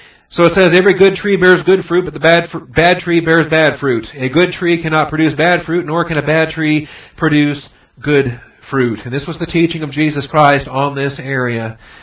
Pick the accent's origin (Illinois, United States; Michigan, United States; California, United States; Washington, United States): Washington, United States; I grew up in Washington State, and we've got tons of apple trees up there